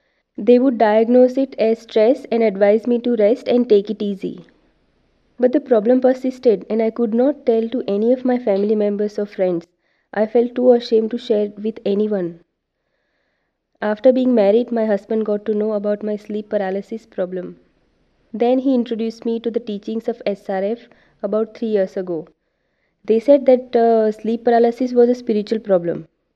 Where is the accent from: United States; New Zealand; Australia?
Australia; Melbourne, Victoria; from Melbourne, Australia.